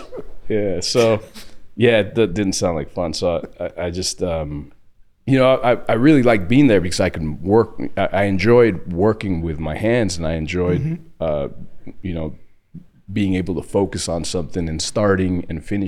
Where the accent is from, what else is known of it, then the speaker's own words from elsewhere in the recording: Mexico; But I'm from Mexico originally.